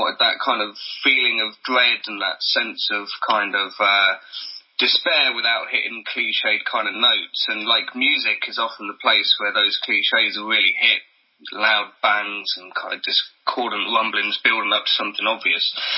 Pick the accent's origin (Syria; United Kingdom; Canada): United Kingdom; England; Yeah, of course there was. I'm English.